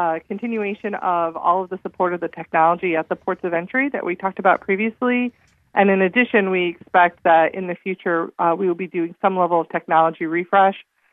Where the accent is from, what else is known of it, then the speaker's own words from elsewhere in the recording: Ohio, United States; I'm from Ohio.